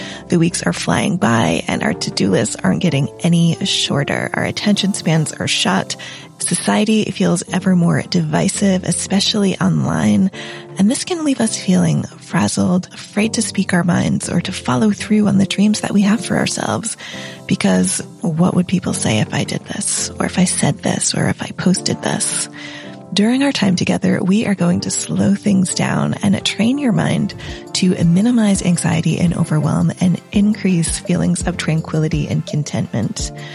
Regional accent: United States; now in England; I'm an American in England

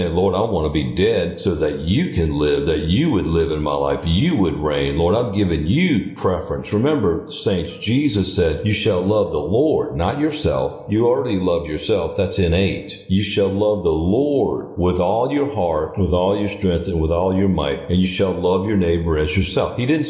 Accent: New Orleans, Louisiana, United States; I grew up in New Orleans.

